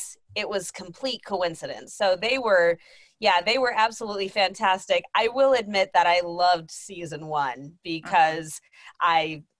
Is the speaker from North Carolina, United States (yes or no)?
no; Texas, United States; I'm from Texas. I am a mom of four, two boys and two girls.